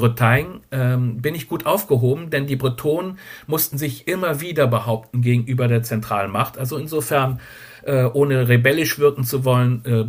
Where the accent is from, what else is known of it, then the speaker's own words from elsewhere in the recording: Bremen, Germany; also born or lived in Paris / Berlin; now in France; Ich bin in Bremen aufgewachsen, habe 20 Jahre lang zwischen Paris und Berlin gearbeitet und gelebt